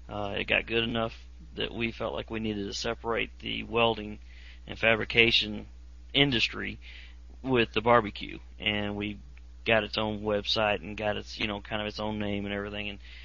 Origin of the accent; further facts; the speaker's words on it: Illinois, United States; moved away; I grew up in Illinois, moved to South Carolina with some construction